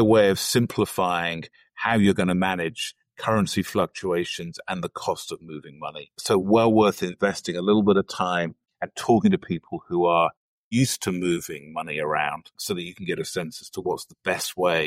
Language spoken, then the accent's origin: English; United Kingdom; I'm originally British, although I've spent a lot of time in the US and a lot of time in Asia and Europe working.